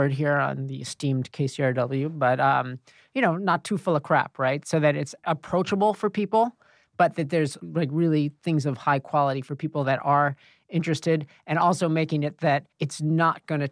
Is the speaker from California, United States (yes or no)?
no; New York City, New York, United States; I'm the outsider, right? I immigrated here from New York City.